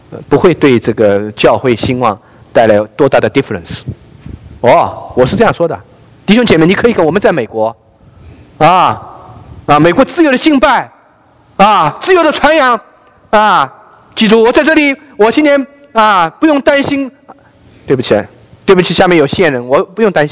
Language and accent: Chinese; Zhejiang, China; 我说到我是浙江人